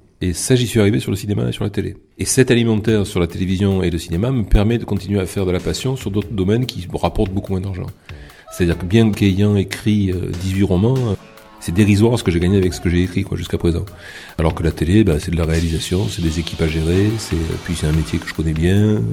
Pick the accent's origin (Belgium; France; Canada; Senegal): France; Marseille, Provence-Alpes-Côte d'Azur; born there; je peux raconter que je suis né à Marseille.